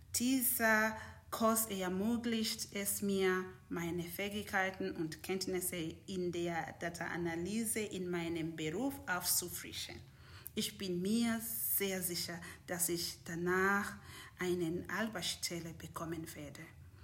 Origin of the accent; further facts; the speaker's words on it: Uganda; now in Heidenheim, Germany; Ich bin 36 Jahre alt, verheiratet und Mutter von 4 wunderbaren Kindern. Ursprünglich komme ich aus Uganda.